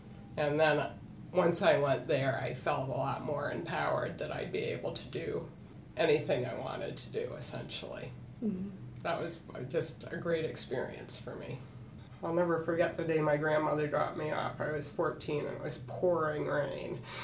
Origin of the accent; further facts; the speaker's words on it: Corning, New York, United States; I grew up in Corning, New York, in upstate New York, sort of near Ithaca.